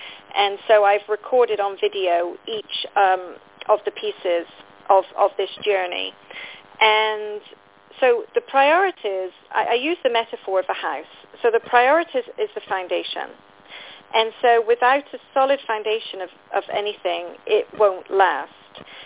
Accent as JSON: {"language": "English", "region": "England", "country": "United Kingdom", "moved": "as an adult", "lives_now": "United States", "said": "Well, as you know, I'm from England"}